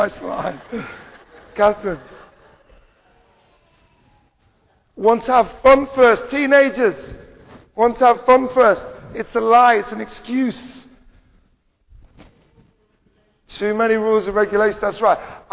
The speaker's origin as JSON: {"language": "English", "region": "London", "country": "United Kingdom", "said": "We live in London, one of the busiest capitals in the world, and we go, wow, I'm just a Londoner, man."}